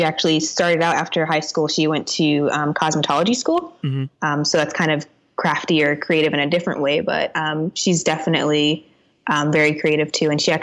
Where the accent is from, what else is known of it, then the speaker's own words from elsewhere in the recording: Orlando, Florida, United States; I grew up in Orlando, Florida. That's where I currently live too. So born and raised, a true Floridian.